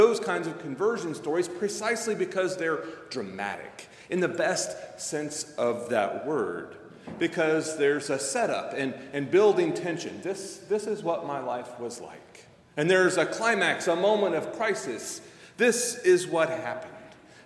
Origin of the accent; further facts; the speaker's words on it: Texas, United States; As a kid growing up in Texas, I was asked that question more than once.